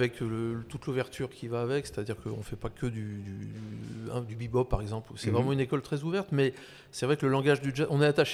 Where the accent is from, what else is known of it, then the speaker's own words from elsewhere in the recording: Grenoble, Auvergne-Rhône-Alpes, France; il est lyonnais et moi je suis grenoblois